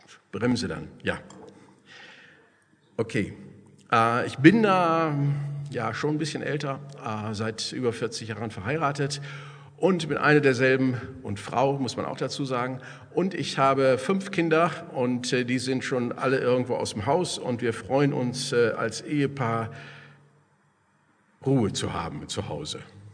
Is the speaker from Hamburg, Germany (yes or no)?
no; Westoverledingen, Lower Saxony, Germany; ich komme aus Westoverledingen, das liegt zwischen Leer und Papenburg in Ostfriesland, noch in Ostfriesland.